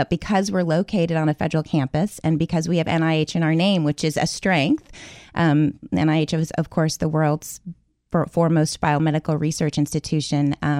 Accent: Alaska, United States; now in Washington, D.C., United States; upbringing, which is of course so different from where I am now in Washington, D.C.

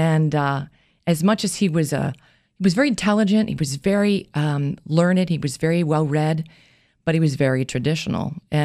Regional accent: New Jersey, United States; Well, I grew up in Jersey. I'm a Jersey girl.

